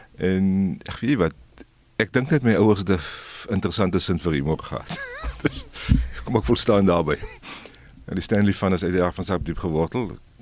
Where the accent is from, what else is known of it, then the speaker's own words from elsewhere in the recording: Rehoboth, Hardap, Namibia; Ek kom uit Namibie uit. Ek het skool gegaan en ek moet die skool se naam noem en vergeef my daarvoor, ek weet. Ek was bevoorreg om by Hoërskool Dr. Lemmer as tweede generasie student by Hoërskool Dr. Lemmer te wees in Rehoboth.